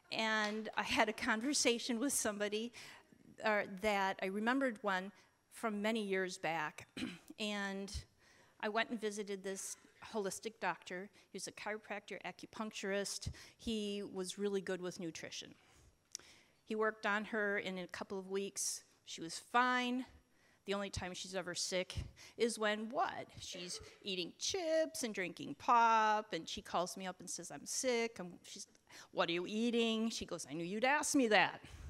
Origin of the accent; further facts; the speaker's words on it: Minneapolis, Minnesota, United States; I grew up in Minneapolis. And I grew up at a time when it was okay for kids to run out and play outside, and hands always in the dirt.